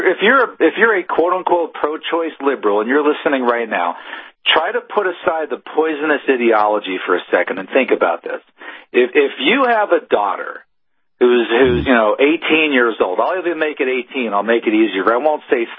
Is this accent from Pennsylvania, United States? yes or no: yes; Pennsylvania, United States; Go back to my home state of Pennsylvania. Go to Philadelphia, the other side of the state for me.